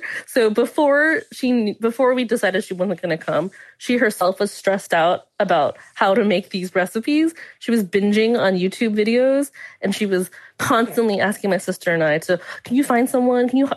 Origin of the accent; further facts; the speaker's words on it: California, United States; my grandma was in Boston and I grew up in California.